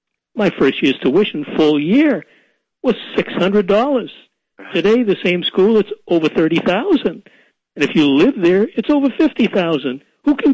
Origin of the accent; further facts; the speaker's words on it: Boston, Massachusetts, United States; I grew up in Boston, by the way. I grew up in Roxbury. My first few years during the Depression, my parents lived with my maternal grandparents in Dorchester. And then for 16 years, we lived in Roxbury.